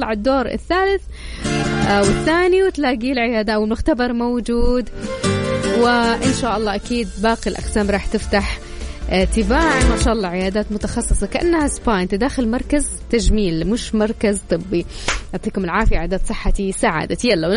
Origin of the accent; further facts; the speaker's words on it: Taif, Makkah Province, Saudi Arabia; born there; انت عارف ان انا من مواليد الطايف، وحشتني والله الطايف.